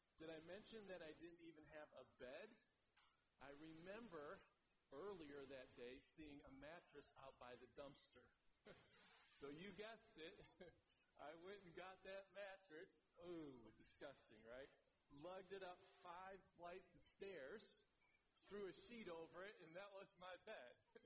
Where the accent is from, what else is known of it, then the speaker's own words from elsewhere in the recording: Michigan, United States; I grew up in Michigan and moved down to Florida and packed everything I owned in the car.